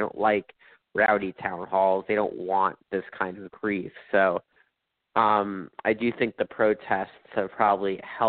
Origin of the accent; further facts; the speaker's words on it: New York City, New York, United States; I'm a journalist from New York City, and I live there.